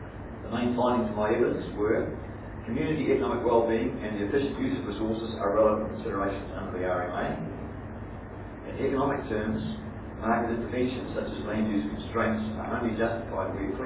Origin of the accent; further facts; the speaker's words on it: Greymouth, West Coast, New Zealand; since it's my hometown many years ago, before I became a cottonseller as a coal miner